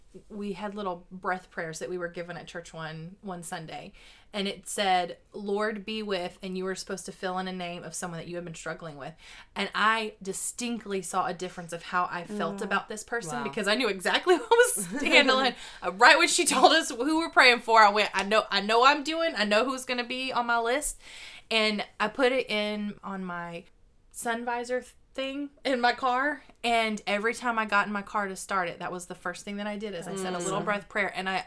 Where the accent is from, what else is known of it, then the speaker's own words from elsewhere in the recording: the South, United States; Well, and I'm a Southerner, so I can say this.